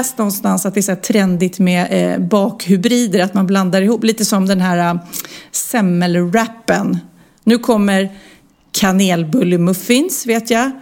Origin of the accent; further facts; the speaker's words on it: Luleå, Norrbotten County, Sweden; Vi kom från Luleå och inte var bortskämda alls med att träffa kändisar så ofta.